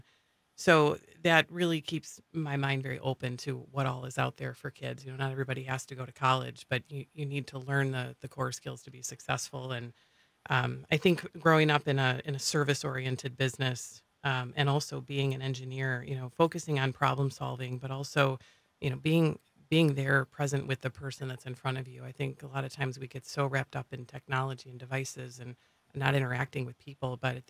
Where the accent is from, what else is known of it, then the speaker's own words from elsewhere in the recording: Illinois, United States; I grew up in Northern Illinois. My family owned a family service station.